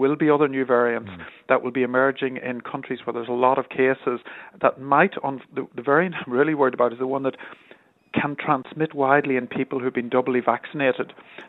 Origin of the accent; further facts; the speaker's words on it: Monaghan, Ulster, Ireland; I'm from Monaghan, as you know, Monaghan's relatively low